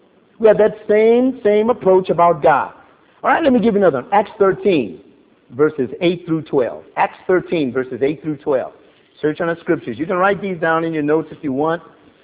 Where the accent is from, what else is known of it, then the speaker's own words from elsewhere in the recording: Missouri, United States; Show me. I'm from Missouri. I got to see it.